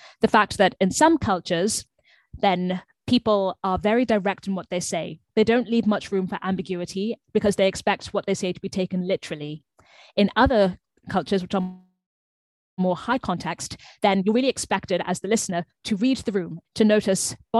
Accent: Washington, District of Columbia, United States; born there; also born or lived in United Kingdom / Zimbabwe; from my birth, I was living cross-culturally because my family is Zimbabwean, but I was born in America while my parents were living there for a few years as expats and living in Washington, D.C.

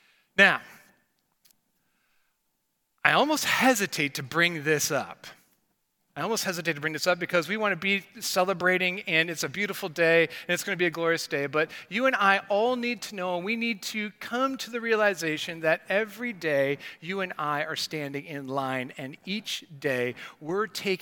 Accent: Rockford, Illinois, United States; And I grew up in Rockford, Illinois, and Six Flags Great America was just about 90 miles from us

